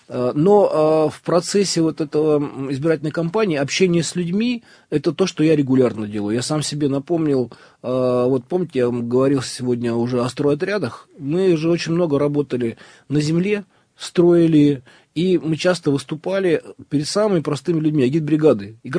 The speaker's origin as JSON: {"language": "Russian", "town": "Asbest", "region": "Sverdlovsk Oblast", "country": "Russia", "tie": "born or raised there", "said": "меня город Асбест интересует именно как мой родной город и моя родная школа."}